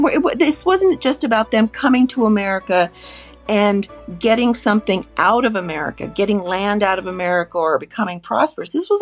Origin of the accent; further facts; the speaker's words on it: Idaho, United States; ultimately moved to a tiny Czech community in southern Idaho called Buell, and then ultimately moved to my hometown in western Idaho.